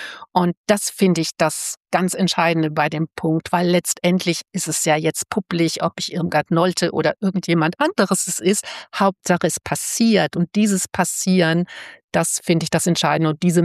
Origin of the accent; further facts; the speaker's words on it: Zonenrandgebiet (inner German border area), Germany; ich bin auch im Zonenrandgebiet groß geworden